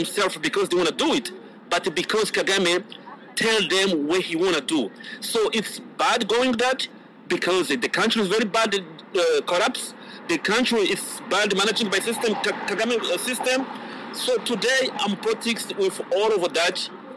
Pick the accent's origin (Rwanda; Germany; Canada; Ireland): Rwanda; English is a second language; now in United States; Like you say … I'm from Rwanda. I actually resident in the United States of America.